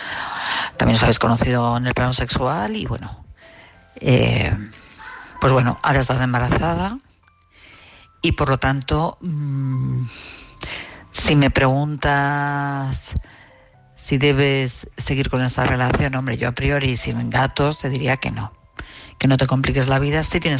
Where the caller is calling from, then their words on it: Madrid, Community of Madrid, Spain; de Madrid.